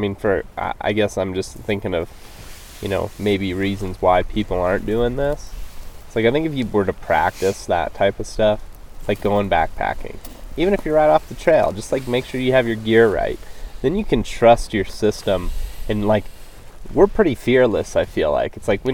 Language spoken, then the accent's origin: English; Ohio, United States; as a kid growing up in Ohio, you hear about elk hunting.